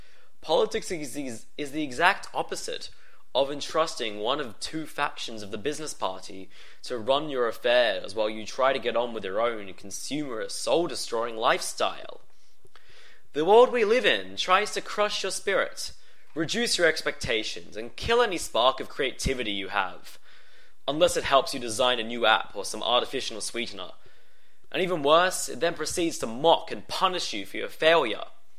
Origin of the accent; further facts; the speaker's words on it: Australia; as an individual, as an Australian citizen, and as a member of the lucky, wealthy 10% of this planet